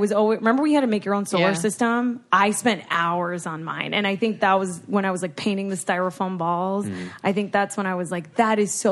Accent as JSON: {"language": "English", "region": "Florida", "country": "United States", "tie": "born or raised there", "also_born_or_lived": "Houston, Texas", "said": "So that's the thing is, also, Ashley, growing up in Florida, I was constantly surrounded by space. Like the Kennedy Space Center, I was born at St. John's Hospital in Houston, across from the NASA space station"}